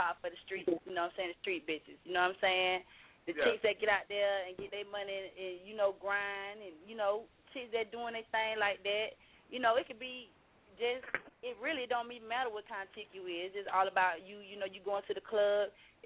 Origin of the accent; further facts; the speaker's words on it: Columbus, Georgia, United States; I'm from Columbus, Georgia.